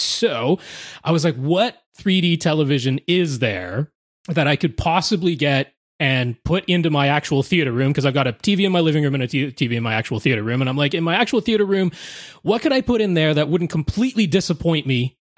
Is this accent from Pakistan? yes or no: no; Canada; I am Canadian, so I am legally required to be a hockey viewer, and I live on the West Coast. I'm just outside of Vancouver